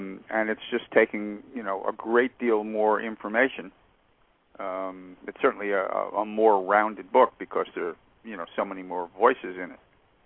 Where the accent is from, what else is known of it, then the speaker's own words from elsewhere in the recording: Stamford, Connecticut, United States; Well, I grew up in Stamford, Connecticut, which was down the New York, New Haven, and Hartford Railroad from Grand Central Station